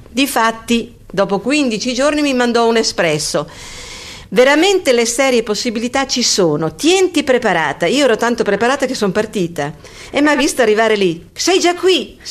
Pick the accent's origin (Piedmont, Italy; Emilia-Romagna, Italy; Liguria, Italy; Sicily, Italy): Emilia-Romagna, Italy; Ferrara; E fa, di dov'è? E dico, sono di Ferrara. E brava la ferrarese.